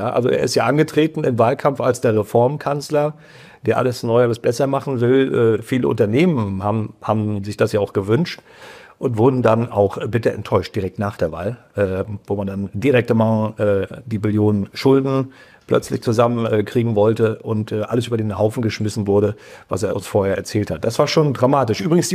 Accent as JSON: {"language": "German", "region": "East Germany", "country": "Germany", "tie": "born or raised there", "said": "Ich bin im Osten ja groß geworden bei uns."}